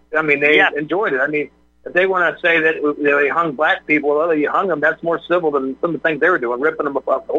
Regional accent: Tampa, Florida, United States; I'm from Tampa, Tom. There's a lot of everybody here

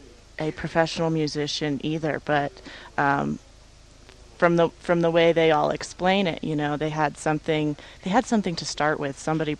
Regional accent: Santa Fe, New Mexico, United States; we're from Santa Fe

